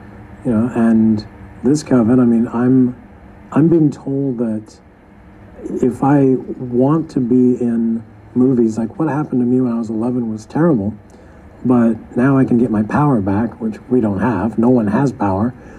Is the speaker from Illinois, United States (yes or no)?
no; Florida, United States; born or raised there